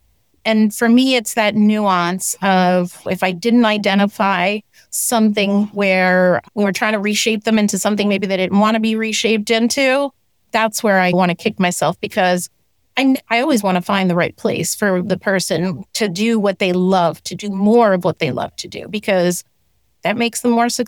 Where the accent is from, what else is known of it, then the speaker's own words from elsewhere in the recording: New Jersey, United States; I grew up in New Jersey, like literally across the river. You could spit across the river. I grew up in Hudson County, so I consider myself a New Yorker.